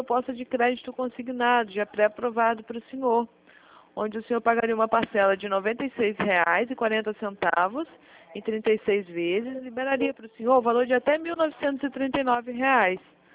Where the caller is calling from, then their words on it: Rio de Janeiro, Brazil; Nós somos do Rio de Janeiro.